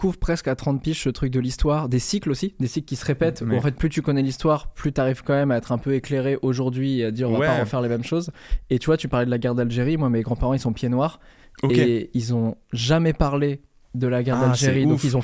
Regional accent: Normandy, France; moi, tu vois, je viens de Normandie et j'ai vécu toute ma scolarité avec des anciens déportés

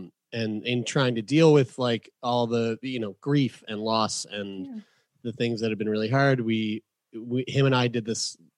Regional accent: St. John's, Newfoundland and Labrador, Canada; born there; I was born in St. John's, Newfoundland, and I love St. John's.

